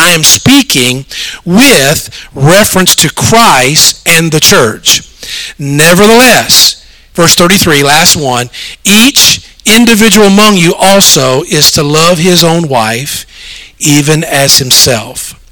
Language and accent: English; the South, United States; I'm from the South. I don't get a lot of snow.